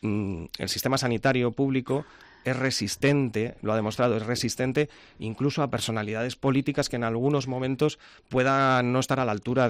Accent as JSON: {"language": "Spanish", "region": "Cantabria", "country": "Spain", "said": "la experiencia que tenemos como cántabros"}